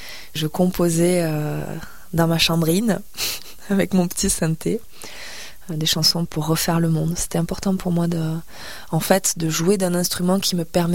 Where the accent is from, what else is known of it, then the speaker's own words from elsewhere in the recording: Occitanie, France; J'adore écrire, j'écris en français. Et puis je viens de l'Aude, donc toute cette culture aussi, cathare et troubadour, m'a beaucoup nourrie. J'en suis imprégnée.